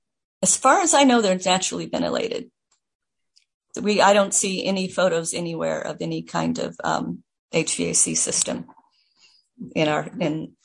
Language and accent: English; Kailua, Hawaii, United States; When I was growing up in Kailua, the building was all gray